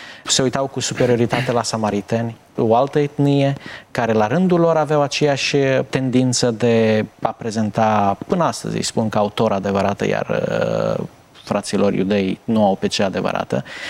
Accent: Romania; Noi ca români stăm încă bine. Dar deja și printre noi încep să apară alte culori, etc.

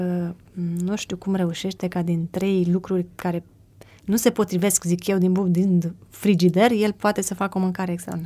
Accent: Bucovina, Romania; nu gătesc cel mai bine de pe lumea asta, cu toate că vin din Bucovina

